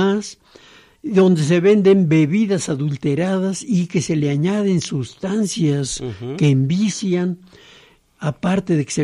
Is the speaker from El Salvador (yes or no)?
no; Piedras Negras, Coahuila, Mexico; mi tierra, Piedras Negras, Coahuila.